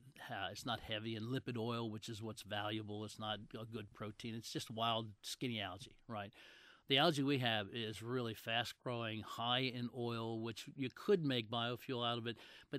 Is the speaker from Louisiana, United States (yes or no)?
no; Edgemere, Maryland, United States; I grew up in Edgemere.